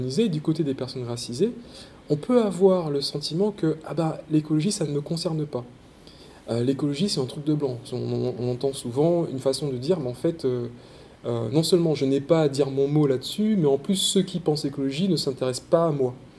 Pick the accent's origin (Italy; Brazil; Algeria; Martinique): Martinique; Donc moi, je suis martiniquais, j'ai grandi en Martinique